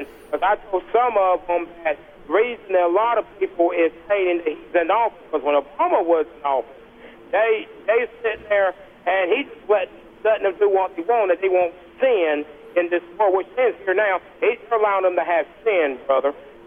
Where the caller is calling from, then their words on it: Lumberton, North Carolina, United States; me and my wife, I'm calling you from Lumberton, North Carolina.